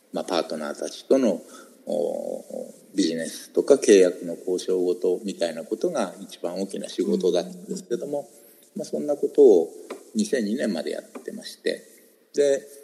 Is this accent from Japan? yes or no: yes; Tokyo, Japan; also born or lived in Sendai; たまたま生まれたのはあの親父の転勤で仙台なんですけれども、宮城が5歳の時からもう東京の郊外から離れたことがなかったので、